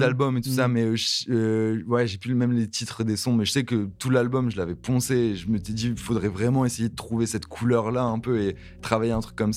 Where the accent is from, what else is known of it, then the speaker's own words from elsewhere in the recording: Halluin, Hauts-de-France, France; À Frontière Belge, en mode juste à côté de Lille, vers la ville, c'est Aluin, genre à côté de Tourcoing, Roubaix, enfin dans ce coin-là en gros.